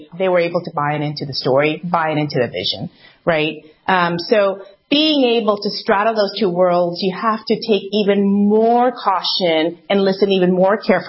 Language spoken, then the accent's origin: English; United States; also born or lived in Europe / Asia; Growing up in America, I never felt 100% American for one ever reason or the other.